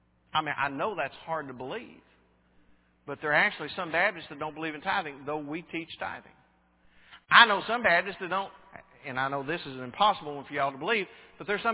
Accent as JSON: {"language": "English", "region": "Texas", "country": "United States", "said": "I'm from Texas, don't do that."}